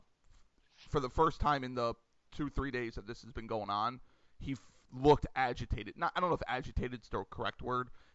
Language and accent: English; Pennsylvania, United States; I dealt with it with Penn State fans growing up in Pennsylvania